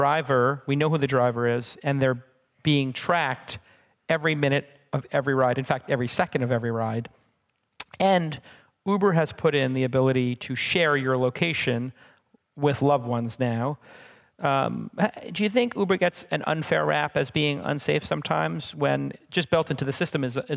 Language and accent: English; New York, United States; I can tell you, I'm from New York.